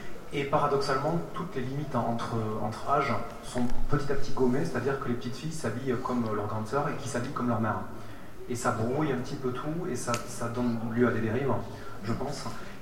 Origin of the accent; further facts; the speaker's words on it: Occitanie, France; j'ai grandi dans l'Aveyron, donc un endroit où il y a des champs, vers Rodez, où il se passait pas grand-chose